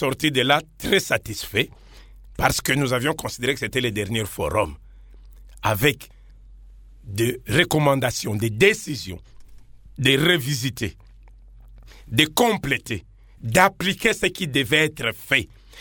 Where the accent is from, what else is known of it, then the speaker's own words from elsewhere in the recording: Beni, North Kivu, DR Congo; Je viens de Beni, où les gens n'ont même pas voulu croire à Ebola